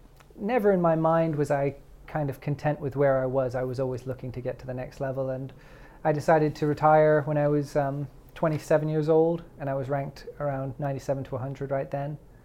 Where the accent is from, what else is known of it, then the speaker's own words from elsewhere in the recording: British Virgin Islands; So our parents took us to the British Virgin Islands when I was very small.